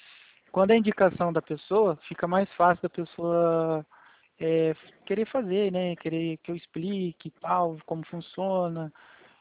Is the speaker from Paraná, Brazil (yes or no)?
no; Lages, Santa Catarina, Brazil; born there; Catarina, onde eu nasci em Lages.